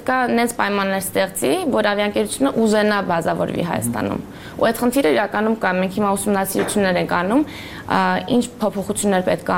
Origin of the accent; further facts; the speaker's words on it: Denmark; երևի Դանիայում եմ մեծացել